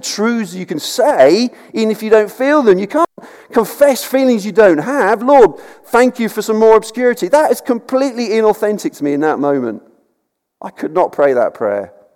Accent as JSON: {"language": "English", "region": "South East England", "country": "United Kingdom", "said": "I come from Sussex, and I was working on Worthing Beach."}